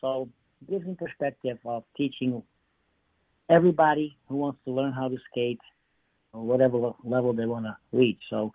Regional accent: Slovakia; When I grew up in Slovakia, it was all about competitive skaters.

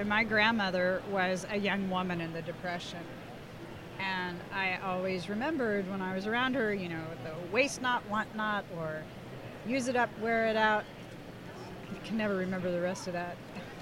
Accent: Oklahoma City, Oklahoma, United States; I'm from Oklahoma City, which is why I live there now.

